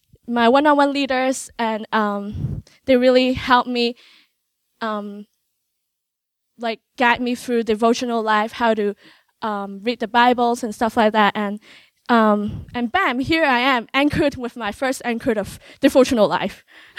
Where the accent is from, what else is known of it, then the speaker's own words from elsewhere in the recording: Hong Kong; moved away as an adult; now in United States; I'm from Hong Kong. I was born and raised in Hong Kong.